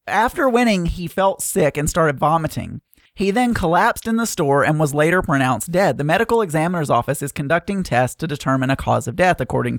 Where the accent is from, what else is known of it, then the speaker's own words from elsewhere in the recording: Arkansas, United States; I am from Arkansas. And people do eat squirrel here.